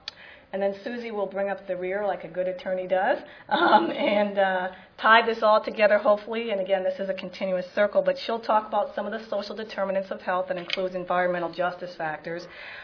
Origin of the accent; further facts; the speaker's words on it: Atlanta, Georgia, United States; I hail from Atlanta, where it was much warmer than it is right now.